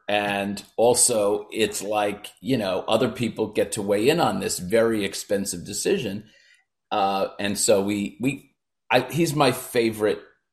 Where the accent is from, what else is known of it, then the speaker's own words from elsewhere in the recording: East Brunswick, New Jersey, United States; Anyway, so cut to growing up in East Brunswick, New Jersey, and was a child actor at a pretty young age.